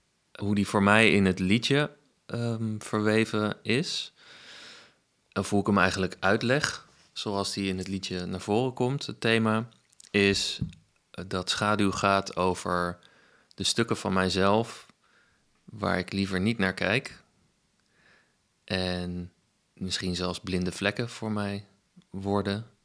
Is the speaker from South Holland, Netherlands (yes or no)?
yes; The Hague, South Holland, Netherlands; Kom ik uit Den Haag